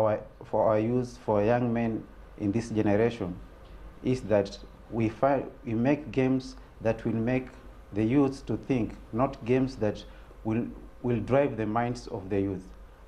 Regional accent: Kenya; and I'm from Kenya.

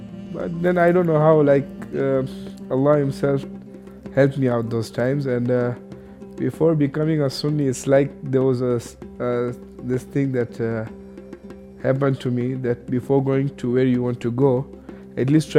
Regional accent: Tanzania; born there; I was born in Tanzania, 26 January 1991.

